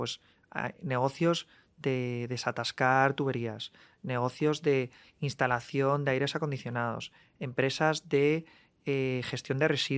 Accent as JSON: {"language": "Spanish", "town": "Valladolid", "region": "Castile and León", "country": "Spain", "said": "yo soy de Valladolid, que era reconocido en Valladolid, ¿no?"}